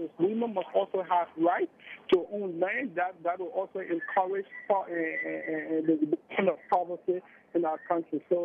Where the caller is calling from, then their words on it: Monrovia, Montserrado, Liberia; And I'm calling from Monrovia, Liberia.